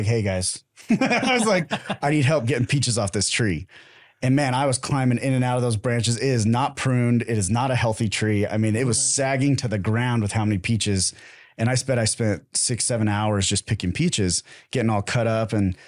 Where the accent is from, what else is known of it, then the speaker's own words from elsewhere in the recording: Las Vegas, Nevada, United States; It's an interesting town. That's where I grew up. I grew up in Las Vegas.